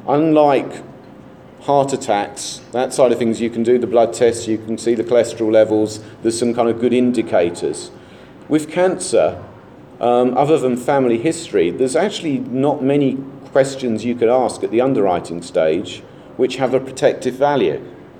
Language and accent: English; England, United Kingdom; Being English, I had to put Winston up at the end.